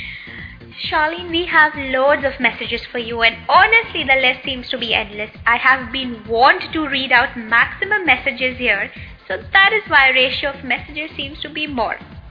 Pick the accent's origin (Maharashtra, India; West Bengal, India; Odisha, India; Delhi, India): West Bengal, India; Kolkata; Well, I'm from Calcutta and I know a bit of Bengali.